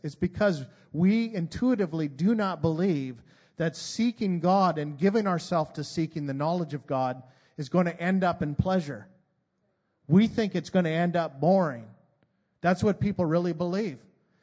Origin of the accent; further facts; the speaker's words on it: Canada; moved away as an adult; I grew up in Canada, and so I don't know anybody around here how they grew up.